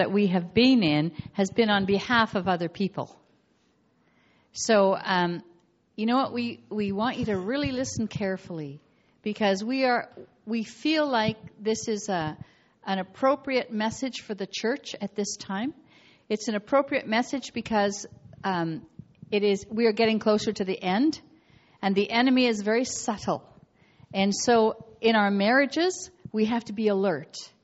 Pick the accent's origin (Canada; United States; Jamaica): Canada; Kenora, Ontario; I grew up in Kenora, and so did he.